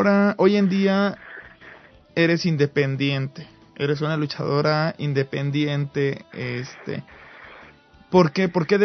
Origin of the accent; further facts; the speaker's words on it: Mexico; Yo soy de México, allá crecí.